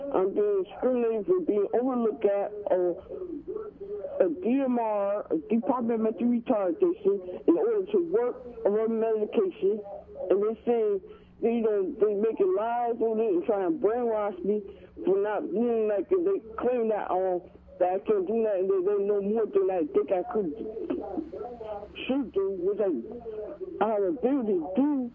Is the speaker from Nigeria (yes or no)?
no; Bridgeport, United States; Excuse me, I'm from Bridgeport.